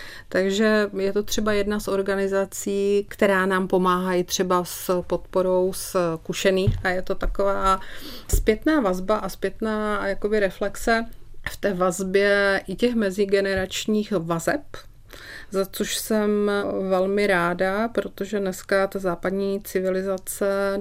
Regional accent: Ostrava, Moravian-Silesian Region, Czechia; born there; Já, jelikož je to moje rodné město

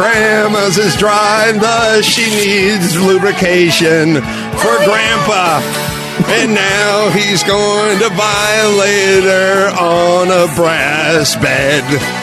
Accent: North Hollywood, California, United States; Wait, where is that? I'm from North Hollywood.

